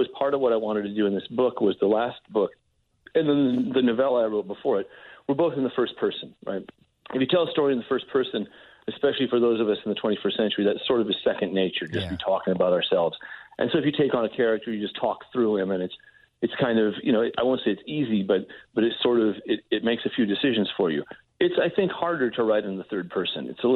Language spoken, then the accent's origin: English; Indiana, United States; also born or lived in California; I was in California, but I knew that I was from Indiana. And then we started moving around a lot when I was five.